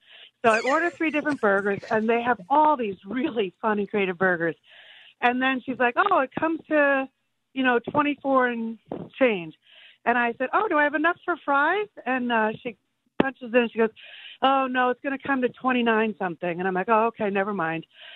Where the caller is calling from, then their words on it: Vermont, United States; Hi, yes, I'm calling from Vermont.